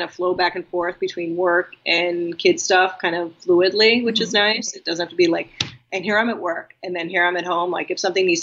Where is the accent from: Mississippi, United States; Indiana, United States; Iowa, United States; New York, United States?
New York, United States; I'm from New York, so I know my way around.